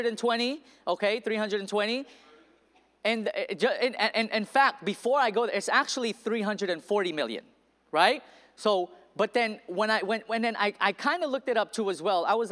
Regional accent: Philippines; and I'm from the Philippines, and I'm just like, man, I thought the Philippines was poor.

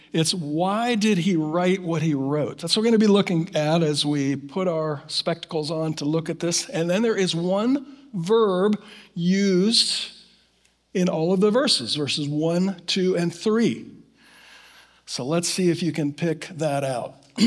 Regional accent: Florida, United States; I'm from Florida originally.

